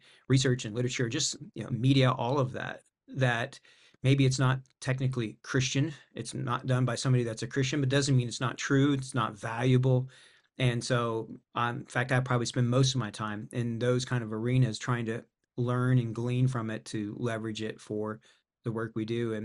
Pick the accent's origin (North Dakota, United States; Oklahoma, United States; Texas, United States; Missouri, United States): Missouri, United States; I grew up in Missouri, and my wife grew up in Iowa. So we're Midwestern United States people.